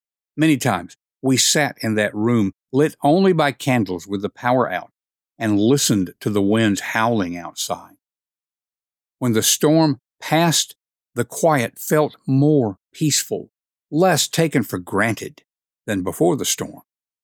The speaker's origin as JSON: {"language": "English", "region": "Tennessee", "country": "United States", "tie": "born or raised there", "said": "I grew up in West Tennessee. Tornadoes were just part of the landscape"}